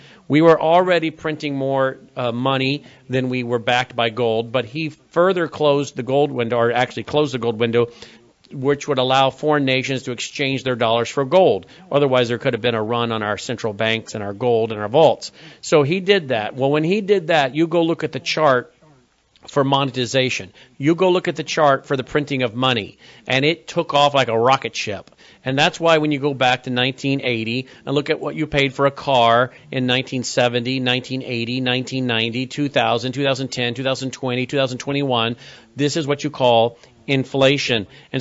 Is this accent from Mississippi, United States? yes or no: yes; Jackson, Mississippi, United States; born there; I was born in Jackson, Mississippi. It's about 5 miles from where I live.